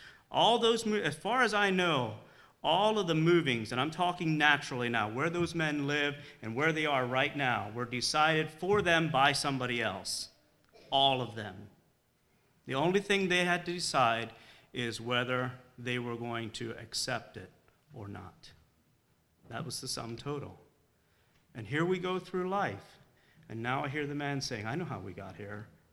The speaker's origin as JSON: {"language": "English", "region": "Pennsylvania", "country": "United States", "tie": "born or raised there", "lives_now": "Tyrone, United States", "said": "I was born and raised in Lebanon County, and I was part of the Sharksville Church there for many years, was ordained there. After a while, I was sent, and now we live out in Tyrone."}